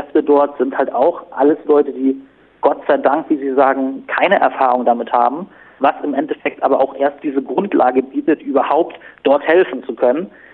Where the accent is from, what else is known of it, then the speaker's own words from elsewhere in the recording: Hamburg, Germany; wir kommen aus Hamburg und dann lag es halt nahe